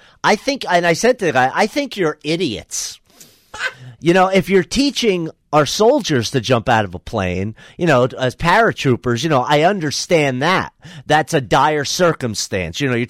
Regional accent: New Jersey, United States; figure I'm a little nuts, I'm from Jersey

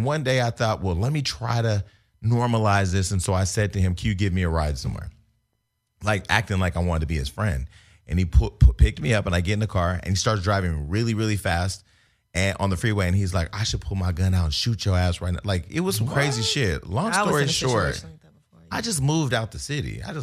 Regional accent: Stockton, California, United States; I didn't really know a lot of gay niggas because I was from Stockton, whatever.

